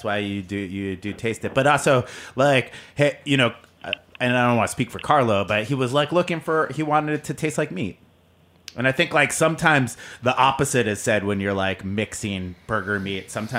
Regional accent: California, United States; from California, so I like a thin patty

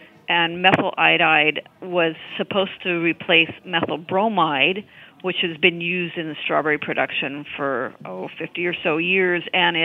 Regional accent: California, United States; I am from California.

